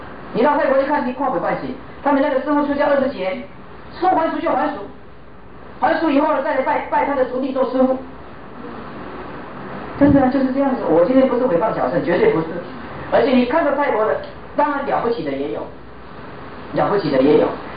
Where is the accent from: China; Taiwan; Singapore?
China; 我们中国人就是崇洋